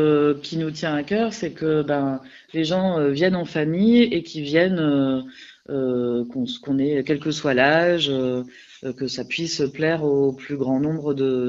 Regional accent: Lille, Hauts-de-France, France; à Lille, en fait, on vient particulièrement de Lille

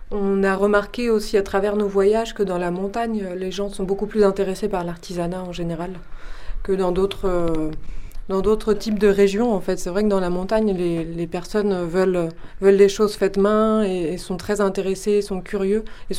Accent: Brittany, France; Alors moi, je suis de Bretagne

